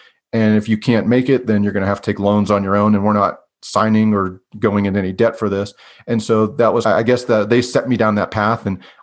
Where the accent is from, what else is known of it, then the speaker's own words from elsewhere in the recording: Pennsylvania, United States; I grew up in Western Pennsylvania.